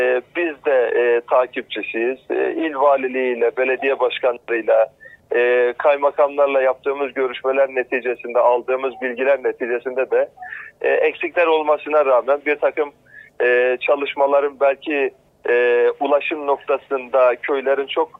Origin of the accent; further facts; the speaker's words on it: Pütürge, Malatya, Turkey; ben de Kötürgeli birisi olarak aynı zamanda hem Kötürge'deki depremde hasar gören evleri incelemek üzere